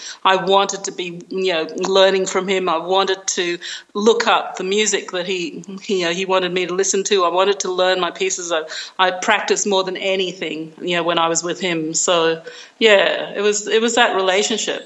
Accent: Australia; because I wasn't doing anything, I was from Australia, I wasn't doing anything for the holidays, I ended up going with him

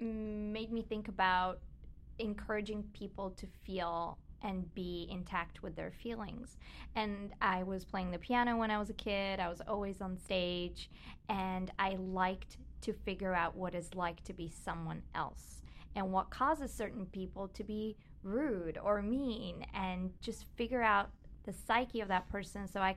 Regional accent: Bulgaria; I'm originally from Bulgaria, so I was singing. I was part of a girls band there.

